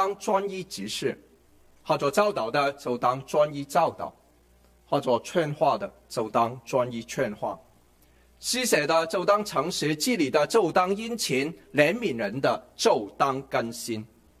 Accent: Guangdong, China; 我是广东人，有粤剧这种比较特殊的戏曲

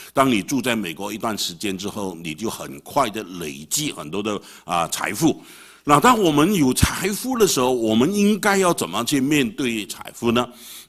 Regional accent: Singapore; 因为我来自新加坡，所以呢我就很注重的啊注意那个新闻

